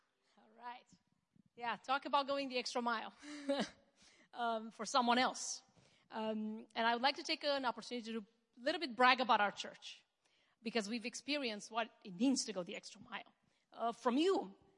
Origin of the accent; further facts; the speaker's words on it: Romania; Our family is far away. If you guys know, we're from Romania, so our family is not here.